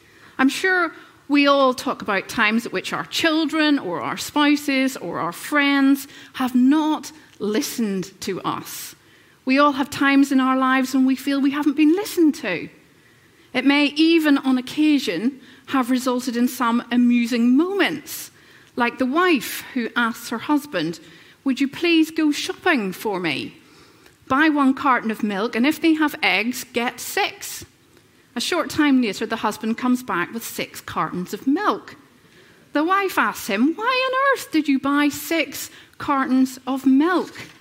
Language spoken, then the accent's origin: English; Northern Ireland, United Kingdom; accent: Northern Irish; that's a really hard word for me to say with my Northern Irish accent.